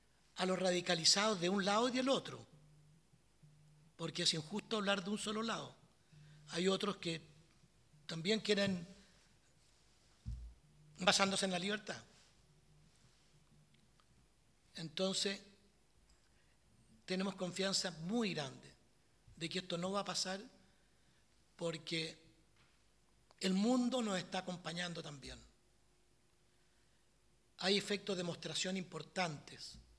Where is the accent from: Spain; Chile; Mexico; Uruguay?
Chile; La gente tiene confianza en Chile. Es difícil, muy difícil, hablar para un chileno en el contexto latinoamericano.